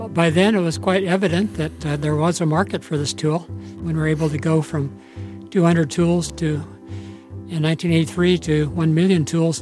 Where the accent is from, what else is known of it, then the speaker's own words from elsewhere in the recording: Portland, Oregon, United States; I was born in Portland. I was raised in Portland.